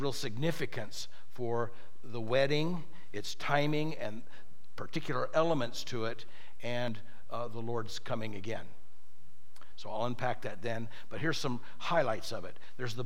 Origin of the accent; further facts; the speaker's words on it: Oceanside, California, United States; I'm thinking about when I grew up in Oceanside, across the slough, we called it, from us, was Carlsbad. Can anything good come out of Carlsbad?